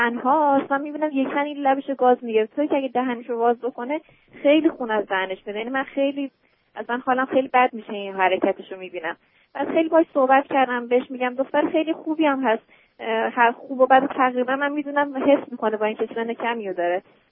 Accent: Iran; now in United States; ما حدود 6-7 ماه پیشه که از ایران اومدیم، یعنی مدت کمی وارد امریکا شدیم.

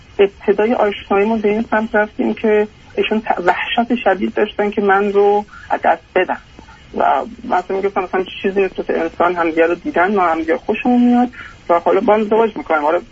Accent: Iran; moved away as an adult; now in Australia; بعد از 5 سال هم از ایران خارج شدیم و مهاجرت کردیم به استرالیا و اومدیم اینجا

